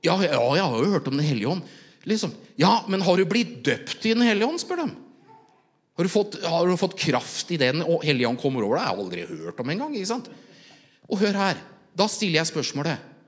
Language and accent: Norwegian; Jessheim, Akershus, Norway; jeg har vokst opp I Jessheim, ikke sant?